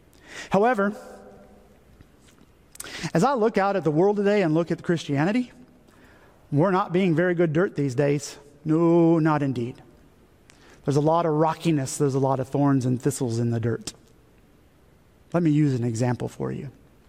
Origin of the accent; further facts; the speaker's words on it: United States; I'm an American, so I have the freedom to do whatever I want, including hurting other people.